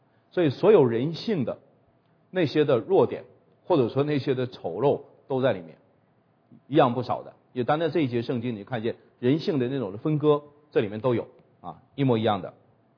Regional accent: China; 不是我们中国人的概念，童子是这个10几岁以下

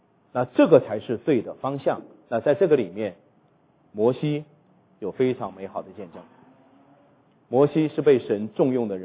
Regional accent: Northeast China, China; 我是东北人呢，我们北方叫红眼病

